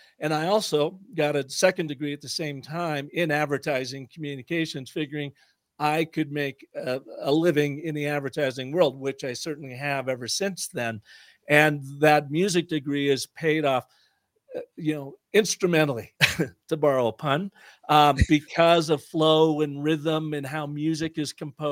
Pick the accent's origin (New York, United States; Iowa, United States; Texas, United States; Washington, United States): Washington, United States; Seattle; I can tell you, I grew up in Seattle.